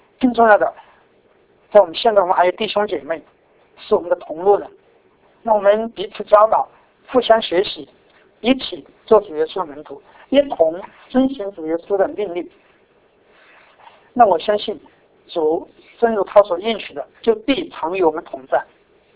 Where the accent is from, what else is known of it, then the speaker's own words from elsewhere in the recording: China; now in Edmonton, Canada; 我就尝试跟他讲，我说我是中国人。